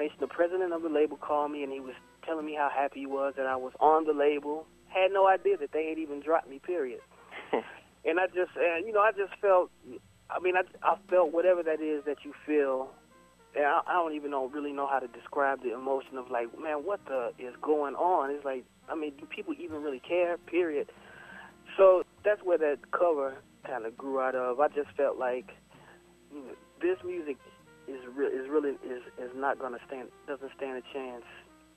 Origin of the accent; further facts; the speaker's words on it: East St. Louis, Illinois, United States; well, I'm from East St. Louis. I actually went to the exact same high school